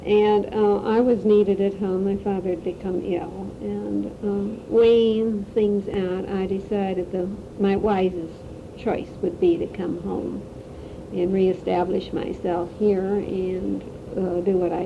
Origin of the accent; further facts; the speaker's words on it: Grand Rapids, Michigan, United States; born there; Right, I was born in Grand Rapids.